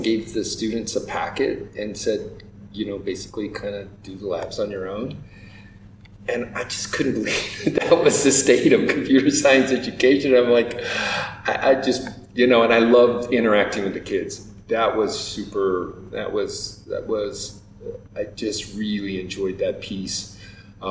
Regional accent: Georgia, United States; also born or lived in Tennessee / Virginia / Florida; Grew up in the South in the United States. So Georgia, Tennessee, Virginia. I was born in Florida.

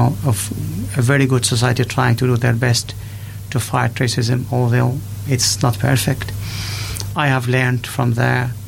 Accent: Syria; they know that I'm from Syria, they knew I am Muslim

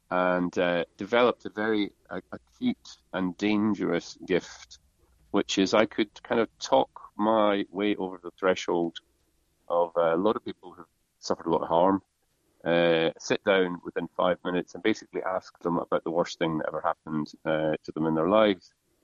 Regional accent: Ireland; also born or lived in Scotland; actually grew up in Edinburgh because my parents, you know, had to go into exile for jobs and stuff. But we were always back home every summer. So I'm mainly Irish, but a good chunk of Scottish.

